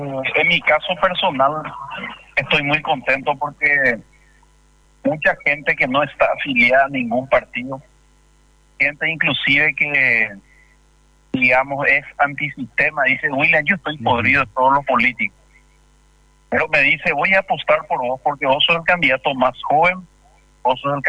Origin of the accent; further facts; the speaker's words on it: Ayolas, Misiones, Paraguay; los dos somos de Ayola